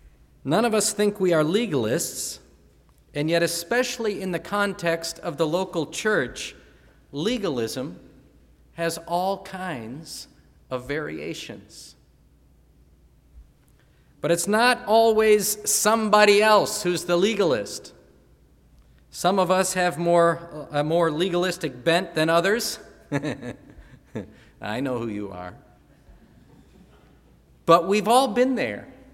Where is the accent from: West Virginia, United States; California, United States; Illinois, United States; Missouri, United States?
Illinois, United States; Chicago; born there; grew up near where I was born in the Chicago area.